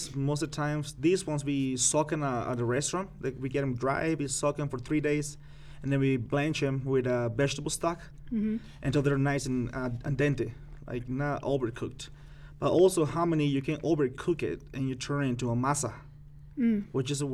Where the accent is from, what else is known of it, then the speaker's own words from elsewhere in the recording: Yucatán, Mexico; These flavors came from South Mexico. Mostly it's where I'm from. I'm from the Yucatan Peninsula, and I have a lot of Mexico's here influence too.